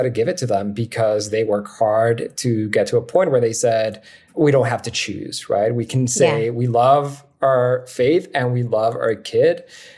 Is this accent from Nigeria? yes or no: no; Mexico; moved away as an adult; now in New York City, United States; We're both originally from Mexico, came to the US about 10 years ago now, live in New York City